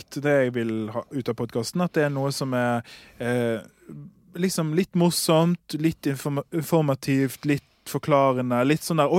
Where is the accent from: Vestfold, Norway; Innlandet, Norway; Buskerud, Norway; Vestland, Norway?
Vestland, Norway; Sotra; Når jeg vokste opp på Sotra